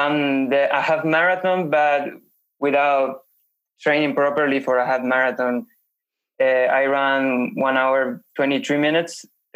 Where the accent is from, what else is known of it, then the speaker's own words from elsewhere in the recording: Asunción, Paraguay; now in Luque, Paraguay; I'm 20 years old. I was born in Asunción, the capital of Paraguay. It's a small country in the heart of South America. Mm-hmm. And currently living in Luque. It's a beautiful city. It's near the capital.